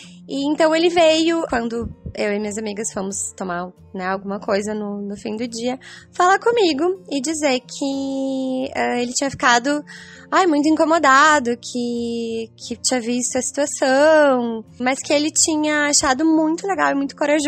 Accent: Rio Grande do Sul, Brazil; eu sou gaúcha, do Vale do Taquari.

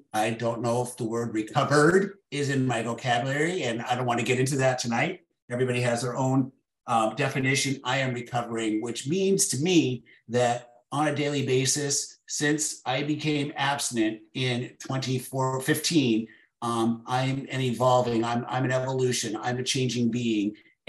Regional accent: United States; They met in Los Angeles. And I like to say that I'm American made with foreign components.

